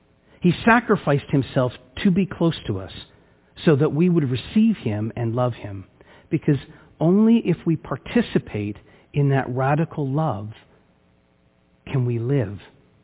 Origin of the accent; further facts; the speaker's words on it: Scarborough, Ontario, Canada; now in Ottawa, Canada; I'm originally from Scarborough, and at the same time, I've lived here for, it'll be 12 years this October.